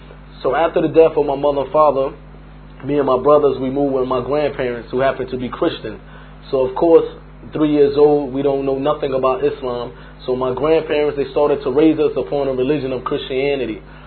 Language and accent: English; Newark, New Jersey, United States; born there; I was born in Newark, New Jersey, to an African-American father and a Puerto Rican and Cuban mother.